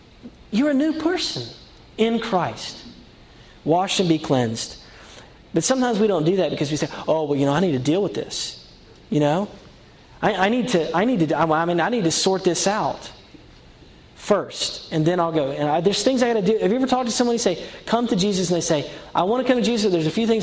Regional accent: Asheville, North Carolina, United States; but I grew up in a town called Asheville, North Carolina. You've already picked up on the fact that I'm not from Connecticut or Massachusetts

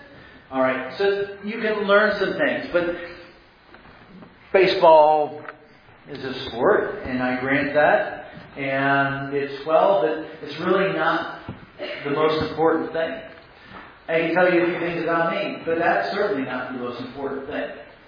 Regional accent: Maryland, United States; That I grew up outside of Baltimore.

